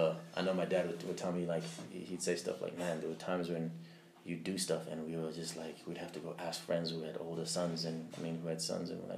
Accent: Zimbabwe; born there; I was born here in Zimbabwe, went to Gateway High School and then Prince Edward School.

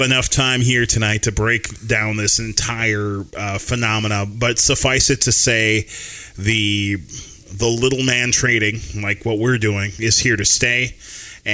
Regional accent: Minneapolis, Minnesota, United States; When I was growing up in Minneapolis, when you turned 18, you can go to the casino.

